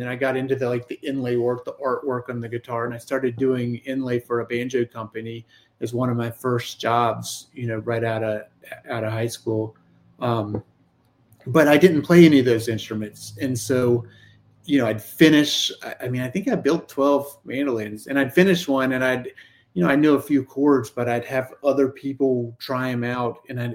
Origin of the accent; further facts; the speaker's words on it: Virginia, United States; Yeah, well, I grew up in Rockbridge County, Virginia, so that was an easy name to come up with.